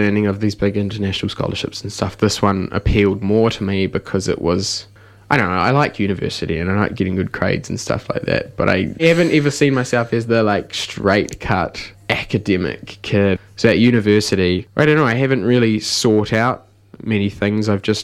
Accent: Taupō, Waikato, New Zealand; tāne Māori like me in school. That wasn't really something, because I'm from Taupō.

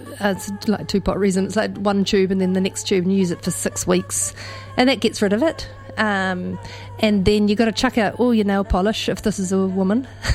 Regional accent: Taupo, Waikato, New Zealand; I mean, I grew up in Lake Taupo, there are a lot of ducks

